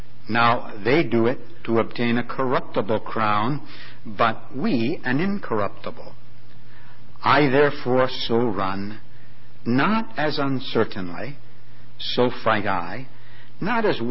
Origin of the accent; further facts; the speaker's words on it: St. Catharines, Ontario, Canada; and I come from St. Catharines